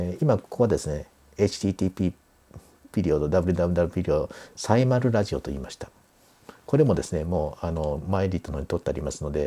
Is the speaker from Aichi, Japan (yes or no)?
yes; Okazaki, Aichi, Japan; これ、FM 岡崎、まあ、今 FM 笑顔っていう名前になったらしいんですが、まあ、私の田舎の、放送局ですが